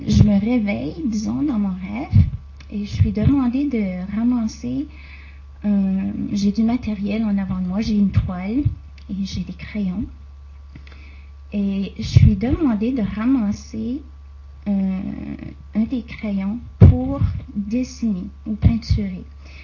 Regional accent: New Brunswick, Canada; je suis du Nouveau-Brunswick, au Canada.

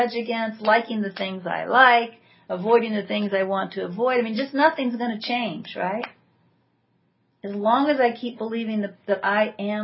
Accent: Tulsa, Oklahoma, United States; I was raised in Tulsa, Oklahoma.

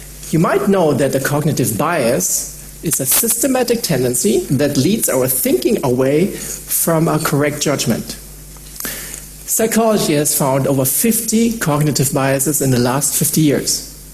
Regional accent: Munich, Bavaria, Germany; I'm 43 years old and I was born here in Munich and I grew up here in Germany.

